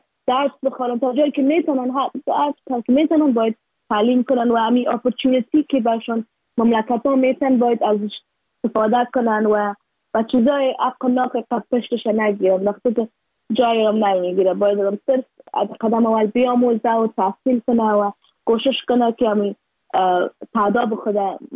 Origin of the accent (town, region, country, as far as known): Afghanistan